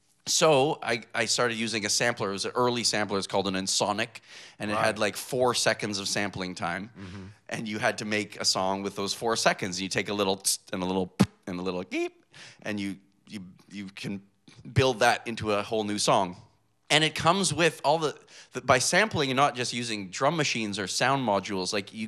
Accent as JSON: {"language": "English", "region": "Quebec", "country": "Canada", "tie": "born or raised there", "said": "I'm from Canada. Okay. I grew up in this little town in Quebec, but I would go into the big city, which is Ottawa."}